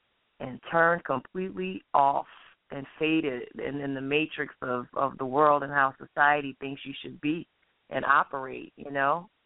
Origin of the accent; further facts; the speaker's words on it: New Orleans, Louisiana, United States; born there; It's special to me that I was born in New Orleans, Louisiana, which is the birthplace of jazz and bounce and R&B